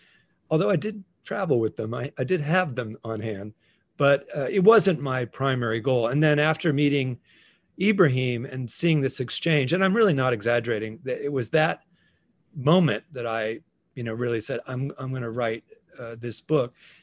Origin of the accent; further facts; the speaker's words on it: Florida, United States; also born or lived in Alabama; And as an American, you know, who grew up in Florida and Alabama, you know, there were reasons there that were even deeper